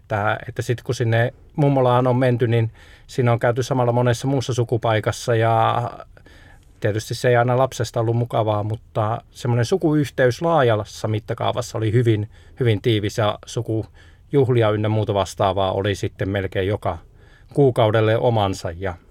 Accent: Tampere, Pirkanmaa, Finland; born there; also born or lived in Seinäjoki; No itse asiassa mä oon Tampereelta syntynyt. Tampereella on asuttu silloin, kun on syntynyt, ja sitten Seinäjoella on myös osan lapsuudesta asunut, mutta pienellä maaseutukaupungissa on asunut suurimman osan lapsuudestani nuoruuteni, ja sitten mummolat on ihan maaseudulla ollut

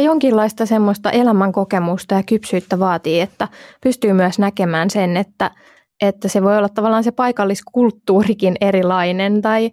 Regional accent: Häme, Finland; mä oon Hämeestä kotoisin ja opiskelin Vaasassa ja sitten mä muutin niin kuin pääkaupunkiseudulle.

